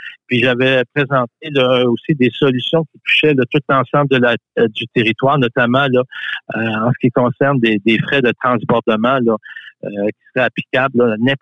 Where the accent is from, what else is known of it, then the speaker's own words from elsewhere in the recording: Baie-Comeau, Quebec, Canada; also born or lived in Montreal; Je suis quelqu'un de Baie-Comeau, je suis un natif de Baie-Comeau, c'est pas de ma faute, mais je suis de Baie-Comeau. Et j'ai passé 30 ans à l'extérieur. Je suis parti sur un transfert, j'ai vécu à Montréal, je suis de retour là à Baie-Comeau depuis 2021.